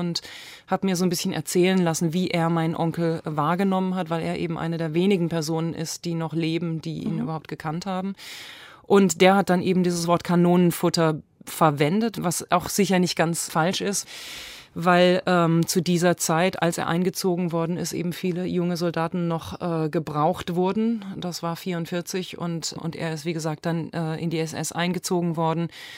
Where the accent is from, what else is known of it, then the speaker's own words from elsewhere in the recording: Karlsruhe, Baden-Württemberg, Germany; in meiner Heimatstadt Karlsruhe